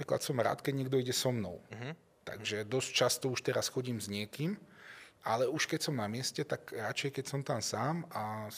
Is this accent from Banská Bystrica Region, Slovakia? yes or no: no; Trenčín, Trenčín Region, Slovakia; Je to moje rodné mesto a tým pádom to bol aj hrad, ktorý som vlastne navštívil ako prvý